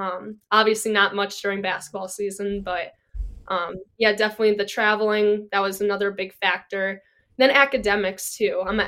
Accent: Midwest, United States; even though I'm a Midwesterner, definitely never been my thing

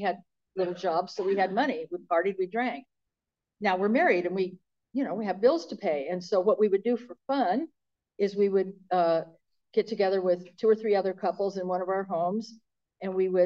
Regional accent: Newport Beach, California, United States; And, I grew up in Newport Beach.

